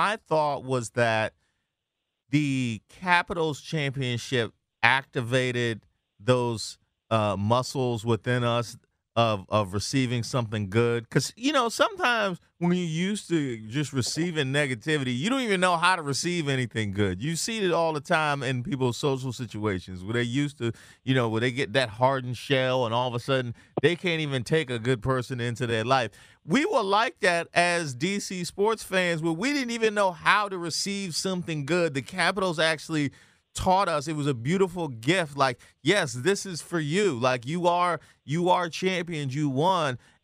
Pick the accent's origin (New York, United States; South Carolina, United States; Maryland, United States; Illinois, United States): Maryland, United States; I'm from Prince George's County, so I remember, you know, driving past the Cap Center where the Caps would play